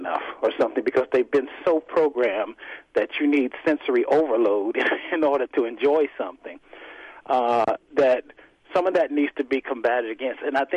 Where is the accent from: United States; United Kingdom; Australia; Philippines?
United States; the South; Because I was raised in the South, Baptist, reading the Bible three times a week, going to Bible study, going to church on the weekends.